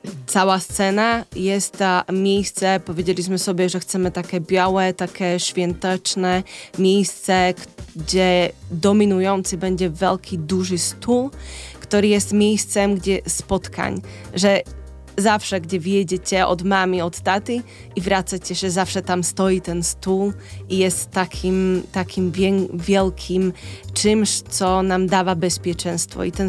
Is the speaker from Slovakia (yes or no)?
yes; Slovakia; Polish is a second language; moved away as an adult; now in Poland; Dobrze, powiem jeszcze tylko, że jestem ze Słowacji. Jeżeli by ktoś miał jakieś wątpliwości, jak mówię, to przepraszam.